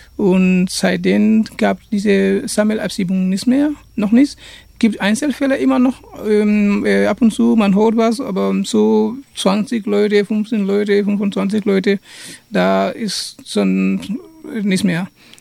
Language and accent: German; Gambia; German is a second language; now in Germany; aber wir kommen aus Gambia